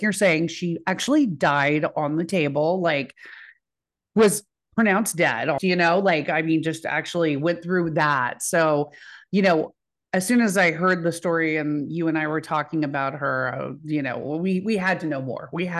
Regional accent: Dallas, Texas, United States; I'm from Dallas.

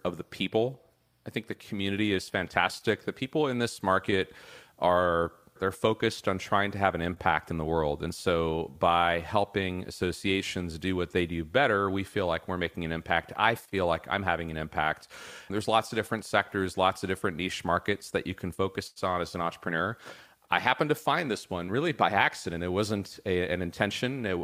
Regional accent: California, United States; so I'm from California, grew up in Silicon Valley, been programming computers since I was in single digit years

